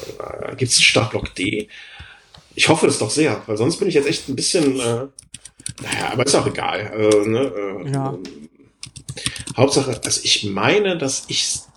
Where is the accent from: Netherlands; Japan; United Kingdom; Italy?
United Kingdom; London; now in Germany; ich bin aus London und einmal diesen Besuch im Lake District nicht hinausgekommen